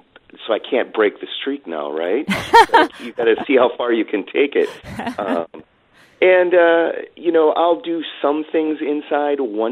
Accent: Colby, Wisconsin, United States; ever since I grew up in Colby, and I often went to this geographic marker

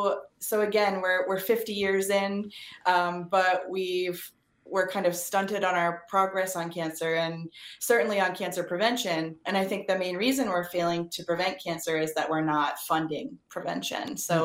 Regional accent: Pennsylvania, United States; My sister and I grew up in Pennsylvania.

